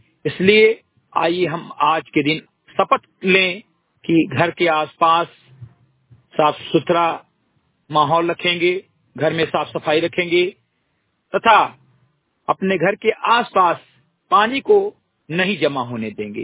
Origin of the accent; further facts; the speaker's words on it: Simrigadhi, Uttar Pradesh, India; ग्राम सभा सिमरीगढ़ी विकासखंड मेंदवा जनपद बहराइच का मूल निवासी हूं